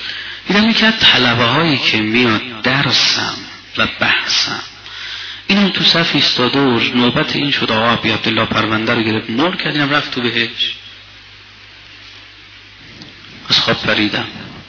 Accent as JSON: {"language": "Persian", "country": "Iran", "said": "عرض کردم از ایران اومدم یه توشه معنوی به ما بده"}